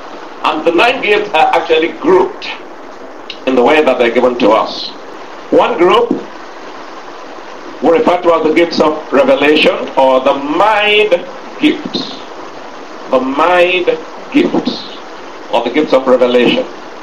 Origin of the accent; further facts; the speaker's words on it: United States; Thank you very much, sir. I'm an American.